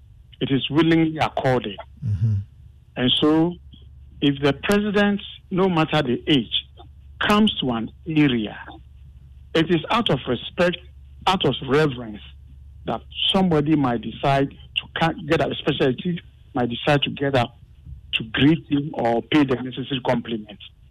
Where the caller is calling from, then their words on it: Michel Camp, Greater Accra, Ghana; I'm speaking from Michelle Camp.